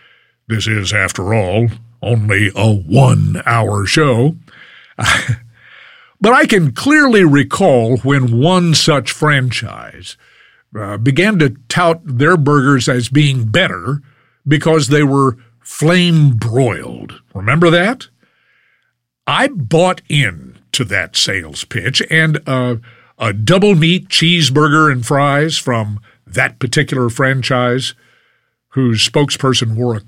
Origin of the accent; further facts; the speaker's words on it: Fort Worth, Texas, United States; It was on Berry Street, south side, my hometown of Fort Worth.